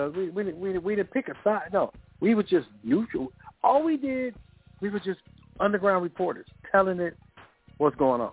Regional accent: Compton, California, United States; I mean, to me, because we're from Compton, it's no big thing.

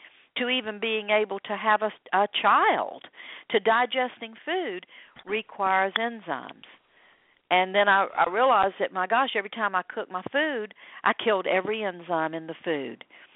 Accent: the South, United States; I grew up in the South, and you know what? We ate some really great food.

